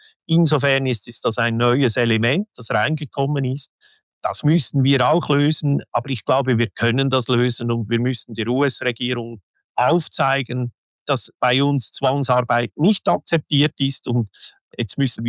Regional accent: Central Switzerland, Switzerland; ich komme aus der Zentralschweiz

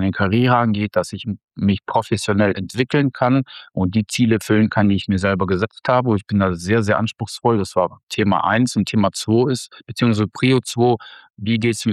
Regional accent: North Rhine-Westphalia, Germany; now in Nizhny Novgorod, Russia; Ruhrgebiet, Düsseldorf, Dortmund.

